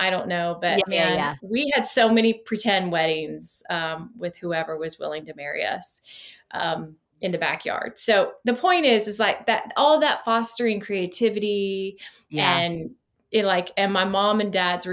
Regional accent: Florida, United States; I grew up in Florida. So I was like, I lived my whole adolescent life outside.

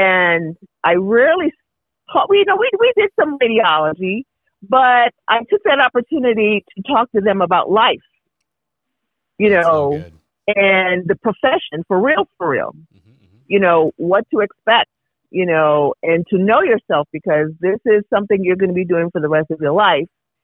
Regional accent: St. Thomas, U.S. Virgin Islands; I'm from St. Thomas, Virgin Islands.

